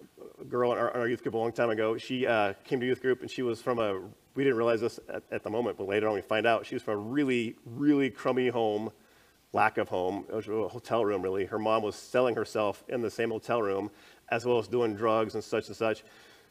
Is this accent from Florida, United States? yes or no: no; Iowa, United States; So I'm from Iowa, so I moved out here.